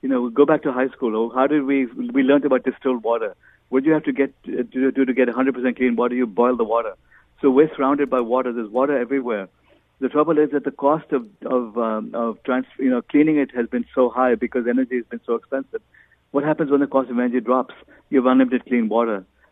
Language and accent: English; India; born there; I was born in India. You go back to ancient India, what we valued was knowledge, enlightenment.